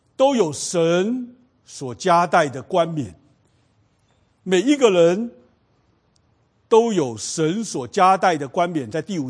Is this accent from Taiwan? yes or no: no; China; 60大寿，我们中国人也是周岁，我们中国人以前也过的哈。我问我妈妈，我妈说我们以前也过的啊。